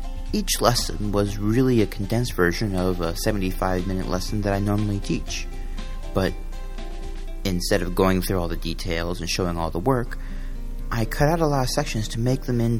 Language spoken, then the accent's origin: English; Nazareth, Pennsylvania, United States; I grew up in Nazareth, Pennsylvania.